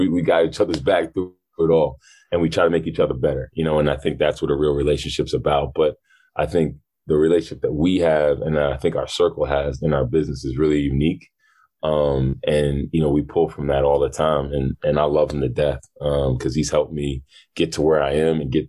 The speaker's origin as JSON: {"language": "English", "town": "Amherst", "region": "Massachusetts", "country": "United States", "tie": "born or raised there", "said": "Like, I grew up in Amherst, kind of time stopped in that town at the time."}